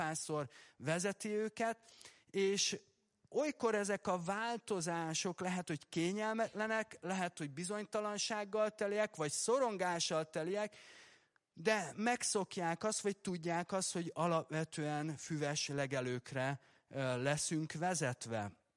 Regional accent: Debrecen, Hajdú-Bihar, Hungary; és azért tudom, mert debreceni legény vagyok, és az semmit nem jelent, mert városi voltam mindig is

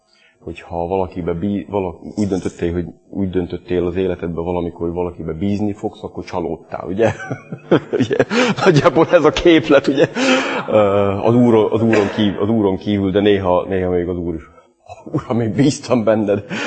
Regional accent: Hungary; ő amerikai, én magyar vagyok, beszélgetünk egy kicsit magyarul, félig magyarul, félig angolul

